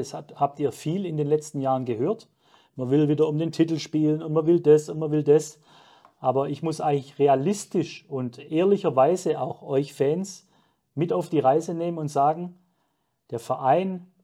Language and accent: German; Baden-Württemberg, Germany; ich komme aus dem Schwabenland, da ist man demütig, bodenständig, realistisch.